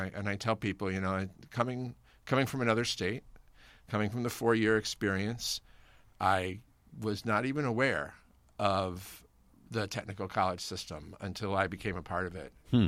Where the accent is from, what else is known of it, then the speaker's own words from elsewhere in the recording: Omaha, Nebraska, United States; moved away as an adult; now in Wisconsin, United States; Okay. Well, I actually, I am not from Wisconsin. I'm actually a transplant from Omaha, Nebraska.